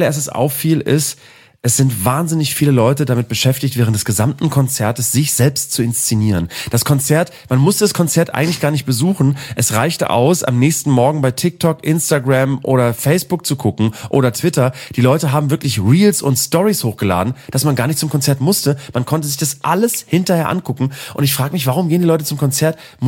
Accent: Cologne, North Rhine-Westphalia, Germany; Man hat nicht viel als Kölner, außer die anderen Kölnerinnen und Kölner.

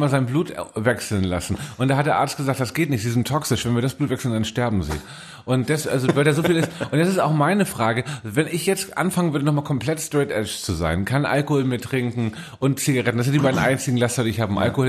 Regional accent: Northern Germany, Germany; Ich bin auch Norddeutscher

